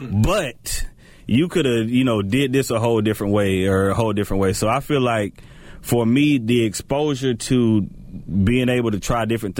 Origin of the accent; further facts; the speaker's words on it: Anderson, South Carolina, United States; I'm from Anderson, which is a small town, but I went to school in Anderson County in a little town called Iva.